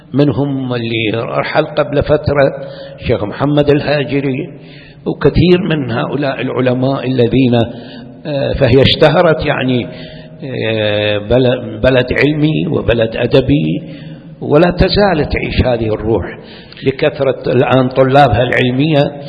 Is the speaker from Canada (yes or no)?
no; Iraq; باعتباري أنا عراقي المولد والمنشأ